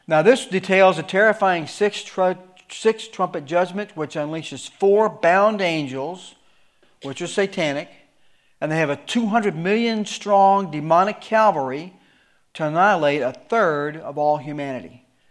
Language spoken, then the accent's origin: English; Alabama, United States; Let's mark it down to 6 billion just for sake of math because I'm from Alabama.